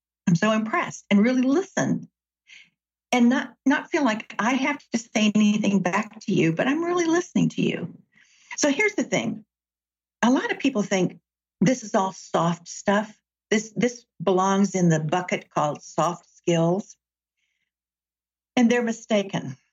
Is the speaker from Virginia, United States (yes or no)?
no; Chattanooga, Tennessee, United States; I grew up in Chattanooga, Tennessee. My grandparents had a place in the lake. My granddaddy had a boat.